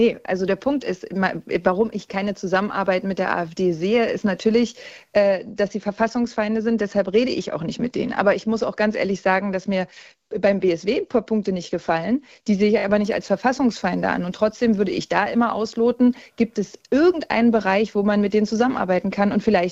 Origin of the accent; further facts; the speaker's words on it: Brandenburg, Germany; denn ich bin Brandenburgerin